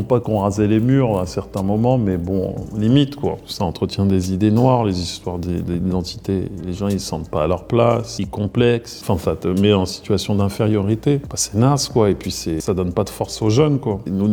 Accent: Maisons-Alfort, Île-de-France, France; Je viens de Maison Alfort.

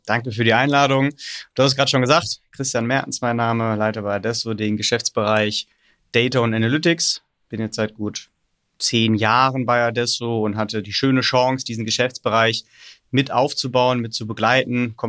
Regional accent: Dortmund, North Rhine-Westphalia, Germany; born there; Ich bin gebürtiger Dortmunder.

